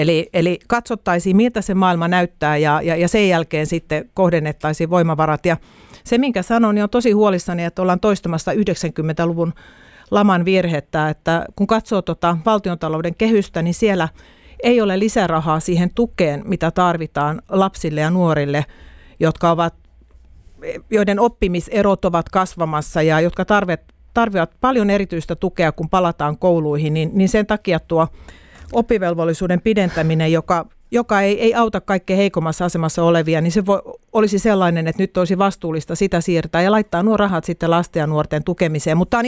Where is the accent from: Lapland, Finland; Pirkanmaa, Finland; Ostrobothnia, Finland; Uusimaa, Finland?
Uusimaa, Finland; Helsinki; olen helsinkiläinen kansanedustaja